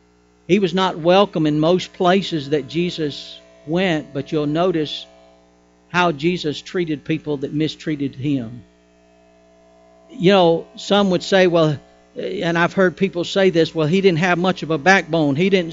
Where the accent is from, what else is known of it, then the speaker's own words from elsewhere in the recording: United States; I'm thankful that I'm an American.